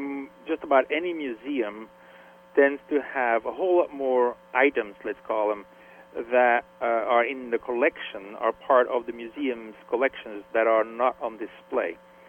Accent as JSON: {"language": "English", "country": "Belgium", "tie": "born or raised there", "said": "And so it was not easy to get from Belgium to Guatemala, but for a lecture in my hometown about Guatemala, sure, I could do that."}